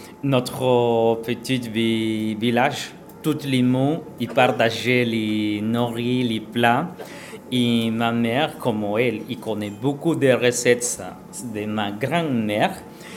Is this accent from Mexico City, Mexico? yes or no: no; Palenque, Chiapas, Mexico; French is a second language; Moi, je viens du sud du Mexique, à Palenque, Chiapas. Et en Palenque, on habite à la forêt, à la jungle.